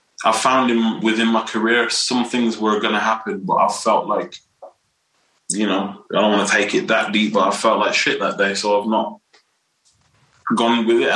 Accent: Wolverhampton, West Midlands, United Kingdom; I just want to embrace the fact that I am from Wolverhampton. I'm an ambassador for the club, for the team, you know, like I wear it on my sleeve. I really do with the city.

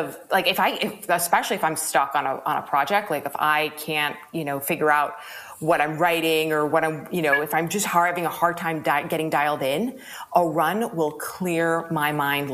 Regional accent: New York, United States; now in California, United States; I grew up in New York, just as a kind of backstory. So I was used to like, you know, January through like April, it was dark and gray

